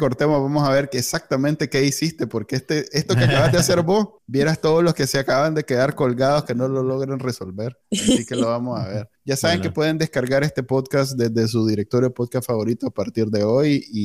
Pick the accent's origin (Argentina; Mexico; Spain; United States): United States; Texas; soy de Texas